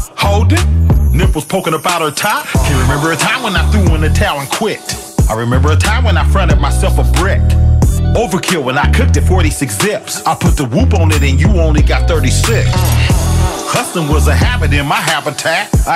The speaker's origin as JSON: {"language": "English", "town": "Vallejo", "region": "California", "country": "United States", "said": "I'm from Vallejo, right next door to Richmond."}